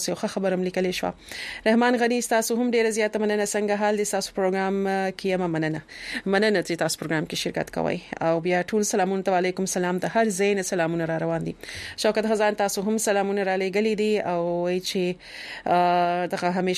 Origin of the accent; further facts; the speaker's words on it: Khyber Pakhtunkhwa, Pakistan; زه د وزیرستان يم